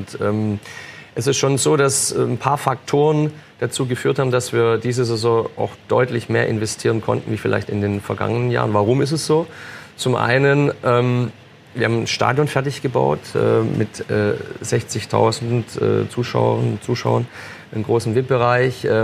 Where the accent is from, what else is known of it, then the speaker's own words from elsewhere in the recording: Baden-Württemberg, Germany; Aber ich bin ja Schwabe, deswegen kann ich es ganz gut einordnen.